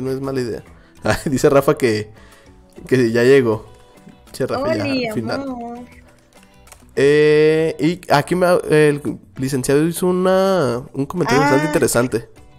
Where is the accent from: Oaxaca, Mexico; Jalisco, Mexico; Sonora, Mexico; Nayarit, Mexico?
Oaxaca, Mexico; así que hablo un chorro de Chihuahua, pero realmente soy de Oaxaca